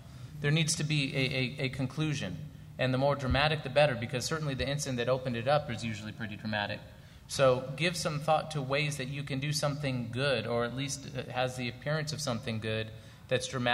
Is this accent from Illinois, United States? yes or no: no; California, United States; maybe because I'm from California, I don't know, we're a little touchy-feely out there.